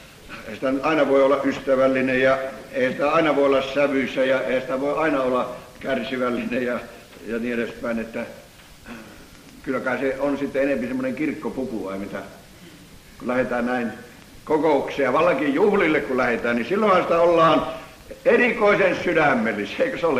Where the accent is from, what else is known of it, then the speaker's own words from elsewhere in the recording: North Savo, Finland; Niin kuin tuolla kotipuolessani eräs vanha